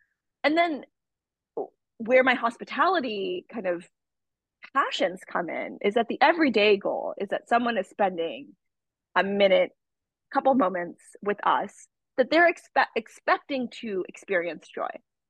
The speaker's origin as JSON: {"language": "English", "country": "United States", "said": "Like I am not, like, even though I felt this like nostalgia for my parents' culture, like I'm not Indian. I didn't grow up there."}